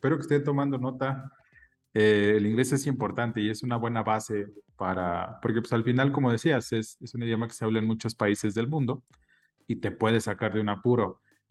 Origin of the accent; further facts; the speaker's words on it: Mexico; Y cuando nosotros como mexicanos vamos a otro país, sobre todo Europa, Asia, Estados Unidos también incluso